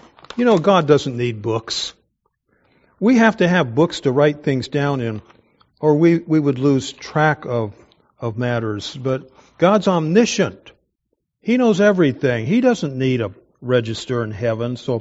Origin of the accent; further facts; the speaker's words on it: Wichita, Kansas, United States; born there; now in Oregon, United States; it says I was born in Wichita, Kansas at the St. Francis Hospital.